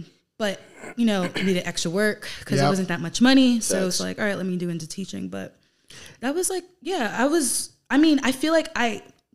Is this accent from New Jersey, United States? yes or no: no; Queens, New York, United States; Growing up in Queens, I hated this shit.